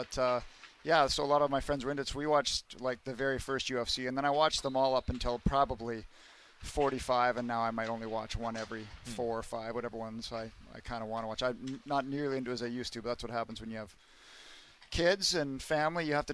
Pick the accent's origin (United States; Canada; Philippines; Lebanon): Canada; Abbotsford, British Columbia; I grew up in Abbotsford